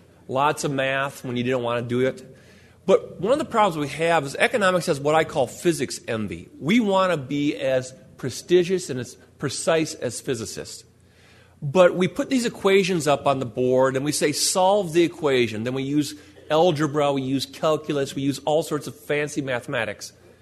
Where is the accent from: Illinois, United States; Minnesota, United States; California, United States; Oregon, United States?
Minnesota, United States; I'm originally from Western Minnesota, and a few weeks back, I was out in Western Minnesota